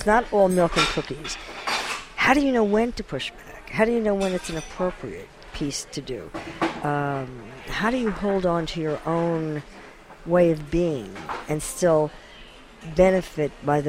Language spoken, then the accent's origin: English; United States; as an American Jewish child growing up in the 50s